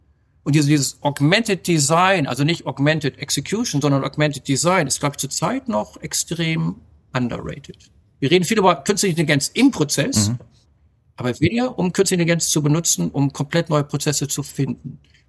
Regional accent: Bremen, Germany; moved away as an adult; also born or lived in Münster; now in Brisbane, Australia; Ich bin in Bremen groß geworden. 20 Jahre Bremen und dann 10 Jahre Münster. Und dann bin ich ja 1998 damals noch unter dem Deckmantel von SAP und Ares nach Brisbane gegangen.

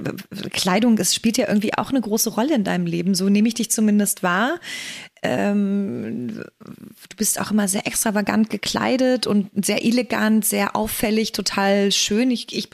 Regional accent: East Germany, Germany; Ich bin ja selber aus dem Osten, ein Land, was es nicht mehr gibt, ne?

